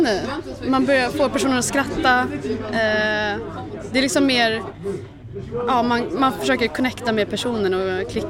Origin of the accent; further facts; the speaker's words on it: Stockholm, Stockholm County, Sweden; now in Örebro, Sweden; Jag pluggar i Örebro, men jag är från Stockholm.